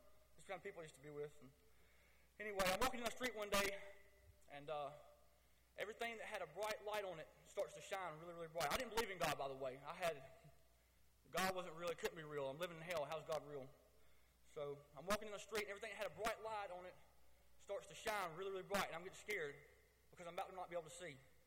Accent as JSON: {"language": "English", "town": "Griffin", "region": "Georgia", "country": "United States", "said": "I'm from Griffin, Georgia. I was born December 8th, 1986. I'm 27 years old. Growing up, I lived in a broken home."}